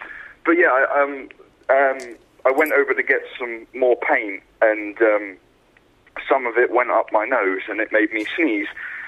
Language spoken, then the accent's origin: English; Cheddar, South West England, United Kingdom; I'm 16, and I'm from Cheddar.